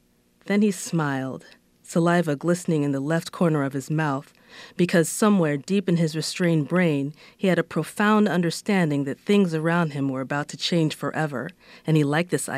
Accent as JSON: {"language": "English", "country": "Nigeria", "said": "it sparked a very strong reaction within me as a Nigerian"}